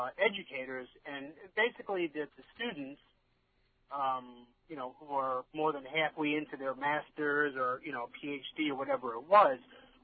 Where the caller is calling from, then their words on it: Port Jefferson Station, New York, United States; Right now, I'm in Port Jefferson Station, so that means you guys are really getting out there.